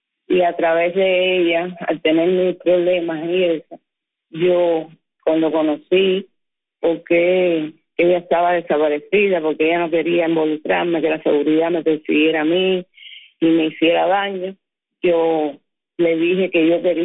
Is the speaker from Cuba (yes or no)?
yes; Cuba; tratando de sobrevivir a todo como cubana, trabajando por aquí, por allá